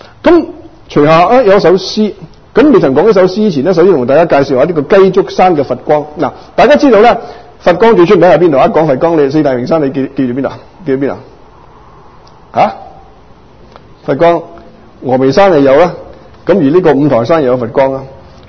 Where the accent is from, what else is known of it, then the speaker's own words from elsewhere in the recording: Hong Kong; 我香港人咁当年居士嚟过香港好开心。香港我住喺沙田排头村，